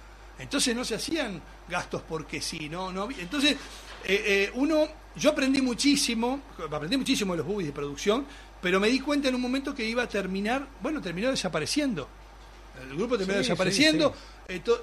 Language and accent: Spanish; Uruguay; now in Argentina; me fui del Uruguay. Yo me fui del Uruguay, y bueno, trabajé como productor en muchos lados, y después llegué, cuando llegué en 91 en la Argentina